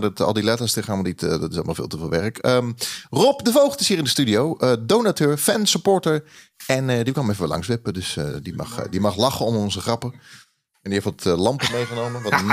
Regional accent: The Hague, South Holland, Netherlands; born there; ik ben geboren in Den Haag.

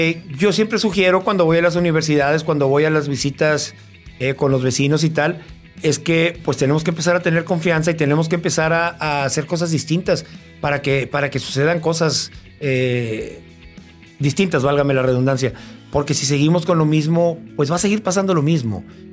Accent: Mexico; ¿Somos malos mexicanos?

